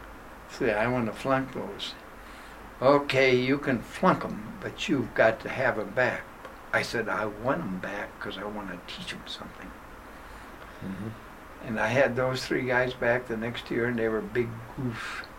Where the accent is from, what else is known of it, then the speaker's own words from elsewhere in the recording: Owatonna, Minnesota, United States; this was Owatonna, my hometown, and got a job teaching in my home high school.